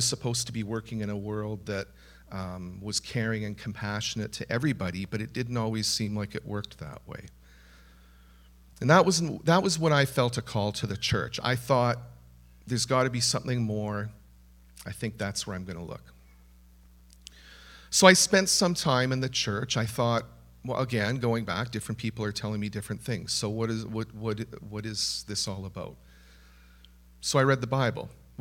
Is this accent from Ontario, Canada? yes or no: no; Edmonton, Alberta, Canada; moved away; I'm from Edmonton. I'm not from the island. I moved out here from the prairies last spring, right at the beginning of COVID.